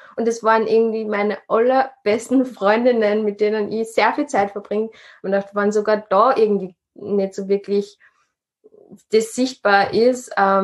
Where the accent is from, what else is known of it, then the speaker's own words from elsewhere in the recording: Upper Austria, Austria; born there; now in Vienna, Austria; bin 25 Jahre alt. Ursprünglich bin ich in Oberösterreich geboren, wohne in Wien. Jetzt bin ich gerade aber wieder in Oberösterreich